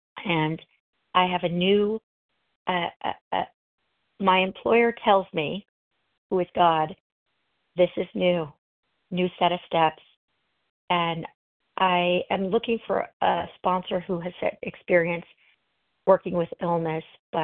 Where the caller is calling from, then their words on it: Los Angeles, California, United States; calling from Los Angeles.